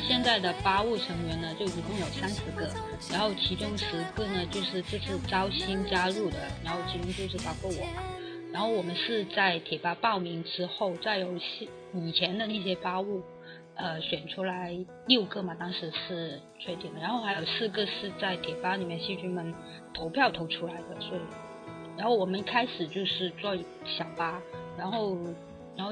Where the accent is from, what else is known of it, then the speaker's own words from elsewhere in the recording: Guangdong, China; 广东人。